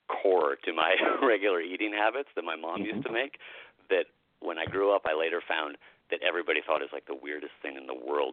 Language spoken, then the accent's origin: English; Los Angeles, California, United States; now in Connecticut, United States; growing up in Los Angeles and being exposed to such a variety of different Central American, Mexican food, it's of all the things I lament in Connecticut